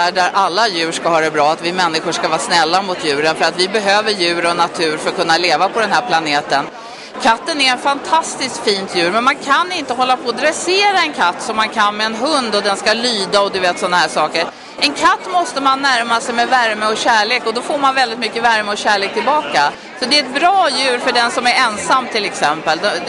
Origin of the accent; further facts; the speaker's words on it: Stockholm, Stockholm County, Sweden; Jag är född och uppvuxen på Söder i Stockholm.